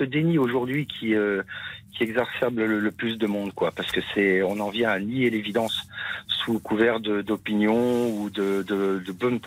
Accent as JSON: {"language": "French", "country": "France", "tie": "born there", "said": "Moi, je ne m'appelle pas Dupont. Je suis né en France, je ne m'appelle pas Dupont pour autant, et mon pays, il s'appelle la France"}